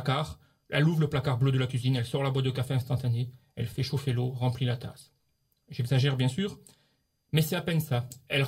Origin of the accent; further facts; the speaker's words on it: Provence-Alpes-Côte d'Azur, France; Je prononce toutes les lettres. Moi, je suis provençal.